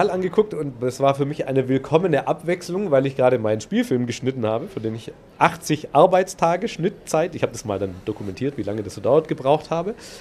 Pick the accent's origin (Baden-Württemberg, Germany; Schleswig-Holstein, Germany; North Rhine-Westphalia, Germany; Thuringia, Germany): Baden-Württemberg, Germany; Albstadt; now in Ulm, Germany; Ich komme eigentlich aus Albstadt.